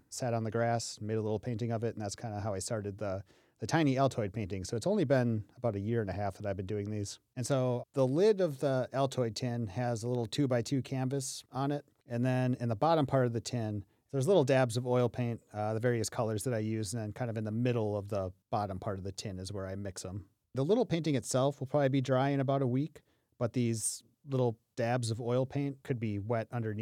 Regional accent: Green Bay, Wisconsin, United States; like, oh, it'd be nice if I could paint like Port Plaza Mall in Green Bay, which is no longer there, but I grew up in Green Bay.

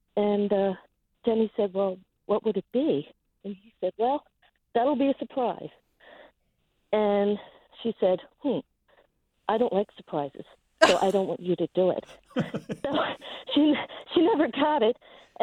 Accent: Wilmington, Delaware, United States; And I was very confused because I grew up in Wilmington, Delaware.

